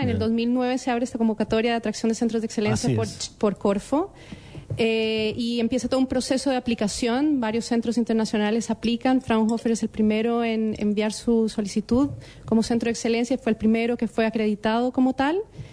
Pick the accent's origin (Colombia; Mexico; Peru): Colombia; now in Chile; Soy colombiana, sí, correcto.